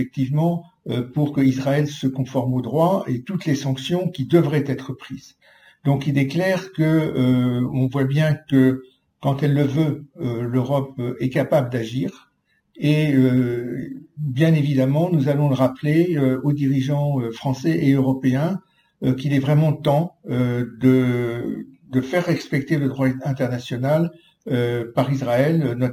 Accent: France

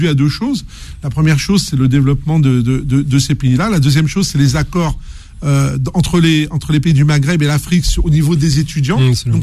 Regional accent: France; born there; on est français, on est né français. On n'a pas été naturalisé, on est de droit

